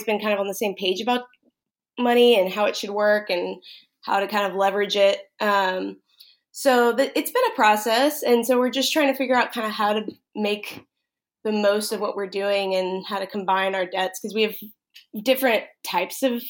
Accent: Dallas, Texas, United States; also born or lived in San Antonio, Texas; Yeah, I'm from Texas. I'm from the Dallas area. And moved down here after college. I went to college in San Antonio. So I've just been kind of all over Texas.

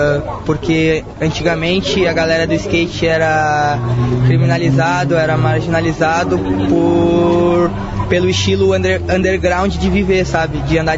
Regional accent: Cachoeirinha, Rio Grande do Sul, Brazil; Eu vim de Cachoeirinha, e onde eu morava lá não tinha pista de skate. Eu tinha que vir para Porto Alegre para conseguir andar de skate na pista do IAPI. E assim eu me criei.

